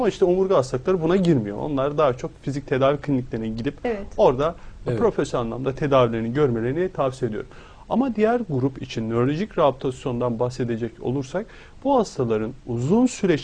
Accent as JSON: {"language": "Turkish", "region": "Erzurum", "country": "Turkey", "tie": "born or raised there", "said": "Ondan önceki hafta Erzurum'daydım. Memleketim de orası benim."}